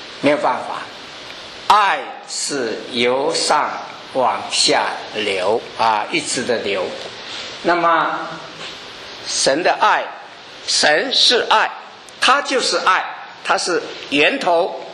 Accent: China; born there; 我们特别啊出生在中国的这一代的人

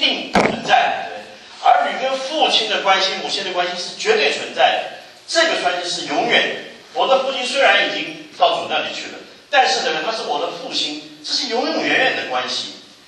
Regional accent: China; 把福音带到了我们中国，我们能够蒙得救，我们中国人自己兴起了许许多多的李国生、王明道、宋尚杰这些世世代代的

